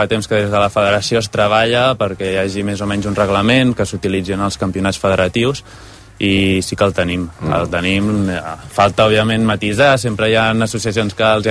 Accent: Centelles, Catalonia, Spain; sempre he jugat des de l'associació d'Osona, que soc de Centelles

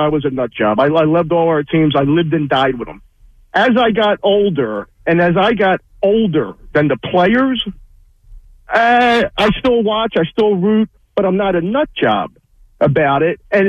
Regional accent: Philadelphia, Pennsylvania, United States; All right, now, growing up in Port Richmond, our Mount Rushmore was the Pope, Cardinal Kroll, Lech Walesa, and Mrs. Paul Stiszczyk, Ed Cizek.

